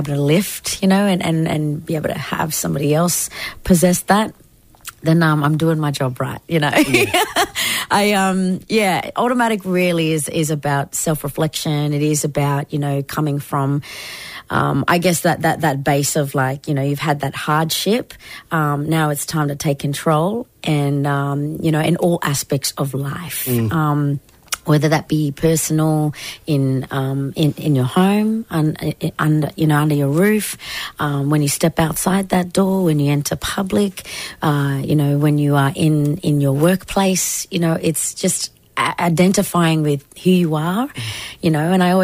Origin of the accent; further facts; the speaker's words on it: Northern Territory, Australia; You know, again, growing up in Larrakia Nation and up, you know, in the NT and all throughout the lands there